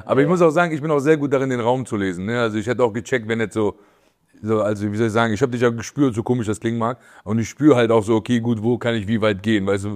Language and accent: German; Afghanistan; wenn ich so Deutschen sage, so, ich bin aus Afghanistan